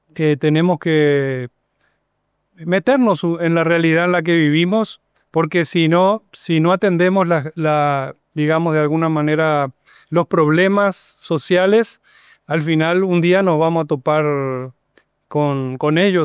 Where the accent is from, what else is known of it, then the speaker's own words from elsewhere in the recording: Montevideo, Uruguay; moved away as an adult; now in Paraguay; soy uruguayo de Montevideo y allá por el 2002 vine a hacer un voluntariado, a trabajar en Coronel Oviedo con niños trabajadores de la calle, un voluntariado y ahí encontré para mi media naranja paraguaya y una preciosa mujer paraguaya con quien estoy casado ya más de 20 años.